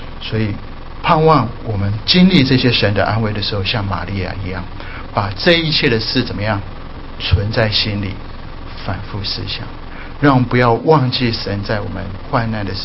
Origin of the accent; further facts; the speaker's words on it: China; 我们中国人坐月子30天，他们是40天